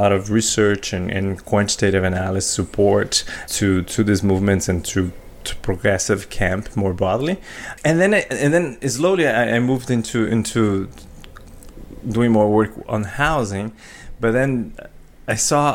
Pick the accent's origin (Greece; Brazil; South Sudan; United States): Brazil; now in Canada; So I grew up in Brazil in the 1980s, 1990s. So it was a pretty chaotic political, social and economic context. Eventually I came to Canada